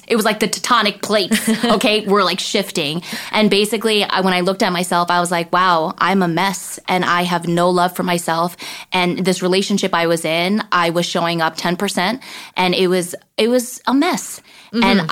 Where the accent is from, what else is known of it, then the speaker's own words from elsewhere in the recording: New Jersey, United States; I grew up in New Jersey. Like, I never saw it.